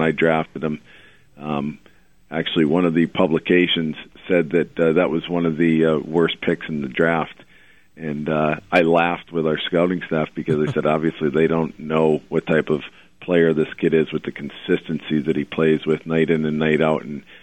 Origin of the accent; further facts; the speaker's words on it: Massachusetts, United States; Well, you know, interestingly enough, I'm from Massachusetts, and for the, you know, I've been here for 13 years since day one.